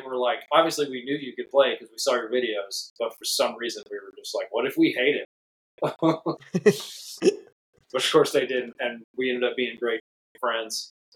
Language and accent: English; Texas, United States; Because, I mean, growing up in Texas, you're just surrounded by it.